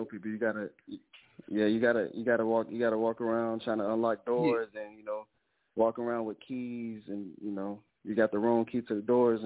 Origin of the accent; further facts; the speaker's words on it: Clinton, South Carolina, United States; So I'm originally from South Carolina.